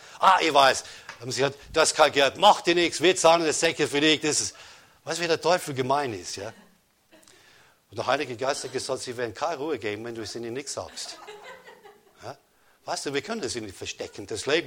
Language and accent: German; United Kingdom; wo ich aufgewachsen bin in Großbritannien